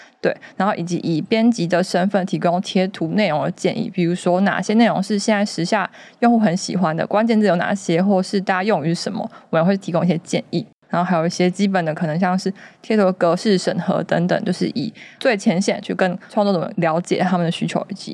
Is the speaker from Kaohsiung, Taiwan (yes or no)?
no; Yilan County, Taiwan; 对，没错，因为我们也是来自宜兰的乡亲，就是同样来自宜兰